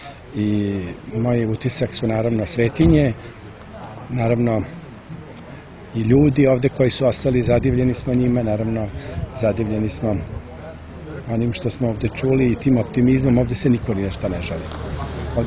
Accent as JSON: {"language": "Serbian", "country": "Serbia", "said": "Mi nemamo uglavnom kosovsko poreklo, mi smo iz Srbije"}